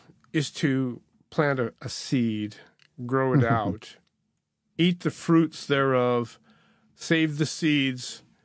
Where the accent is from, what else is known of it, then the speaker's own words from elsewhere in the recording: Montana, United States; And I'm from Montana, the land of Montana hard red winter wheat, you know?